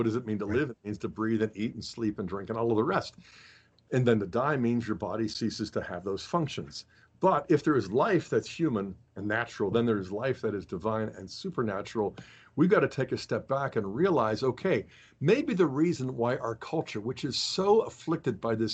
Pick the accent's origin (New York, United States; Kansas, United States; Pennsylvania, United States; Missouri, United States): Pennsylvania, United States; Pittsburgh; I was raised in Pittsburgh, and that's where the first of the zombie movies was filmed